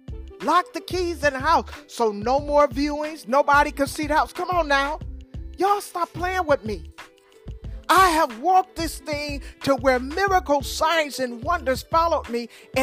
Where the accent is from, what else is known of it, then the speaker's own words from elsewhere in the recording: Detroit, Michigan, United States; And from where I'm from Detroit, Michigan, and we mostly live in houses, not apartments, in houses.